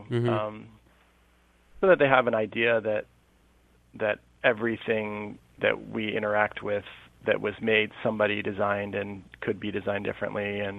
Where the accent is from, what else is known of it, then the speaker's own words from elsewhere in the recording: South Pasadena, California, United States; So I grew up in Pasadena till about first grade and went to private school in first grade. And then my family moved to South Pasadena because the public school system there is pretty good.